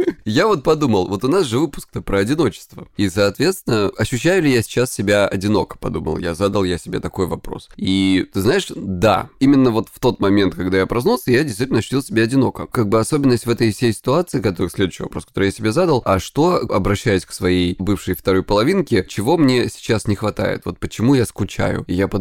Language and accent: Russian; Krasnodar Krai, Russia; мне 37 лет, я психолог, я мужик, я лысый, я из Кубани.